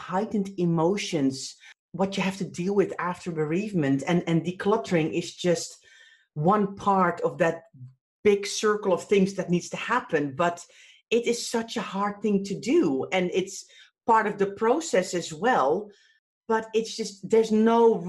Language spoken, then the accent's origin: English; Netherlands; I'm from Holland, as most of our listeners know